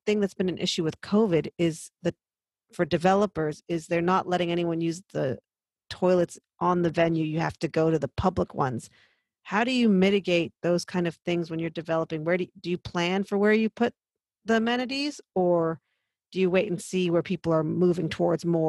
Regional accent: Santa Monica, California, United States; A big thing that's been improving when I go back to my hometown of Santa Monica is the toilets by the sea.

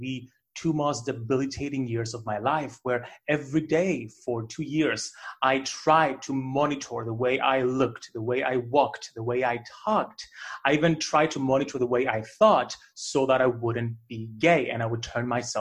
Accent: Cyprus; English is a second language; growing up in Cyprus, a very small kind of community, like when you are different, you stand out more.

